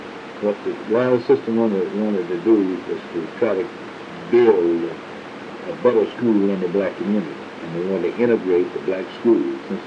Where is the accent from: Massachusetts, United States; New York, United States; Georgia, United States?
Georgia, United States; Carterville; I came from Carterville, Georgia. I thought about Carterville, Georgia, come to Lineville, and I was a whole lot better than Carterville.